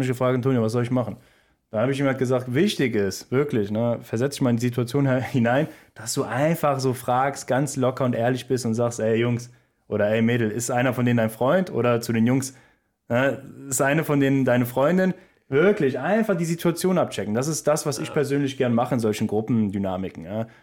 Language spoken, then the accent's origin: German; North Rhine-Westphalia, Germany; Ja, wir kommen ja aus NRW, wie ihr wisst.